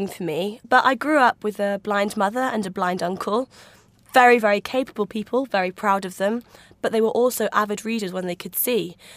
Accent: Newcastle upon Tyne, North East England, United Kingdom; accent: northeast; Well, I was born and bred in Newcastle, so I do kind of enjoy going back into the northeast accent when I can.

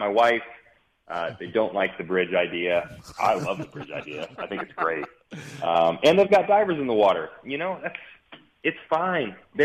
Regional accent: Hendersonville, Tennessee, United States; But when I was a kid growing up in Hendersonville, you know, playing baseball, basketball, dreaming of maybe driving go-karts

